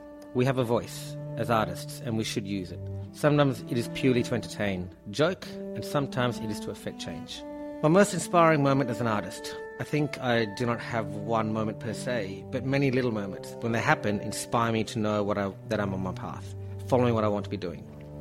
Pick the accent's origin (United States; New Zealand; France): New Zealand; born there; also born or lived in Sri Lanka; Sri Lanka's my original home. And New Zealand, because I was born in New Zealand.